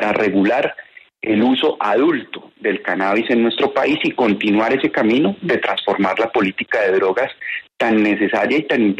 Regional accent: Santander, Colombia; Esa canción me recuerda a mi padre, me recuerda a mi tierra de Santander y es una canción homenaje a nuestros campesinos.

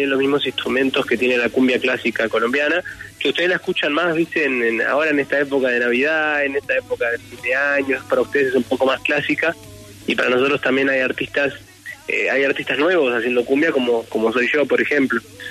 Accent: Uruguay; Yo soy uruguayo y allá en el sur escuchamos como un estilo, o hacemos un estilo de cumbia diferente.

